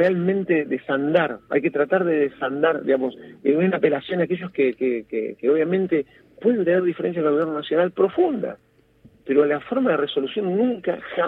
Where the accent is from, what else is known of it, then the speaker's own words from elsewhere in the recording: Argentina; como argentinos y como argentinas